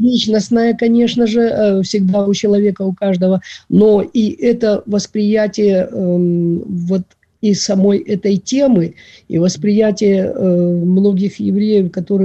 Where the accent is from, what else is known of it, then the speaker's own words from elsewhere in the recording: Kropyvnytskyi, Kirovohrad Oblast, Ukraine; я родом из Елисаветграда, вот, из Кировограда, из Кропивницкого сейчас.